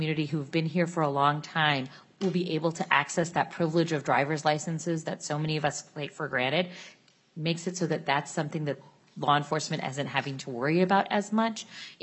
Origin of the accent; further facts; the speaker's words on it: Minnesota, United States; As a Minnesotan and as the daughter of immigrants